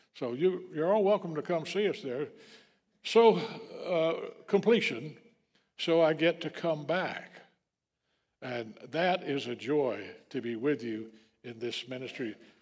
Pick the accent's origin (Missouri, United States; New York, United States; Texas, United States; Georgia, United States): Georgia, United States; College Park; I grew up in College Park, Georgia. That's a big, you know, it was on the edge of country then.